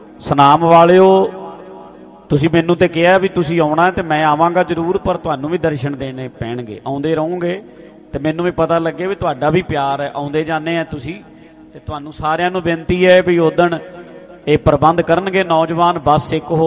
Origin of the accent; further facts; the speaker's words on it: Dhadrian, Punjab, India; ਸਾਡਾ ਪਿੰਡ ਵੀ ਮੇਰਾ ਢੱਡਰੀਆਂ ਪੈ ਜਾਂਦਾ ਹੈ